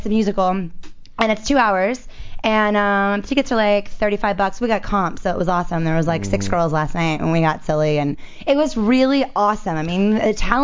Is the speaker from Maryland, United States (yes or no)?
yes; Maryland, United States; It's kind of like in Maryland, too. Like, I grew up in Maryland.